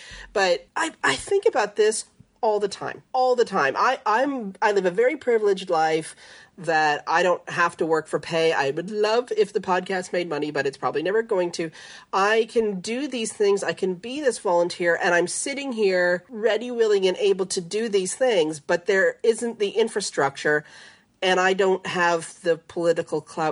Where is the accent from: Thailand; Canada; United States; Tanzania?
Canada; Speaking as a Canadian, we can drive it across pretty quickly.